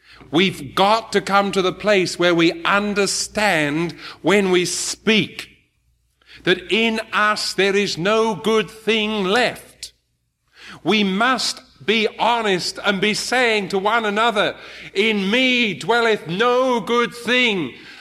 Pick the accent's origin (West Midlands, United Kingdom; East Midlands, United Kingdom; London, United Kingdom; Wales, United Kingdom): West Midlands, United Kingdom; Birmingham; But I'm very glad. I come from Birmingham. You see, that's how they talk in that funny part of the world.